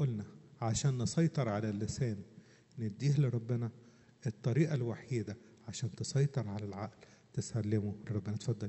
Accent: Egypt; قال لو أنا مع أستاذ عبد الشكور اللي عندنا في مصر

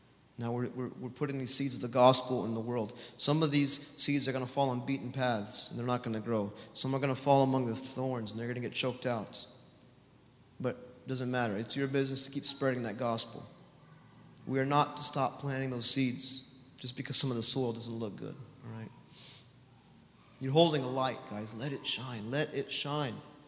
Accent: United States; I grew up in the States, and I served as a U.S. Marine when I was in the States, okay?

